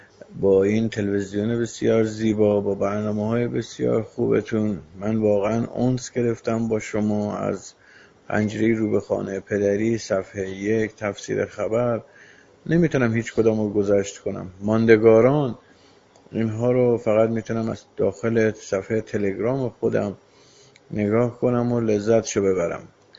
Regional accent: Iran; اما چه کنم که من به عنوان یک ایرانی عافیت طلب شدم

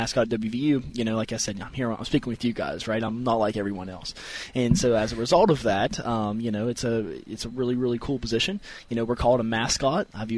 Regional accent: West Virginia, United States; So growing up in the state, I was a huge Mountaineer fan.

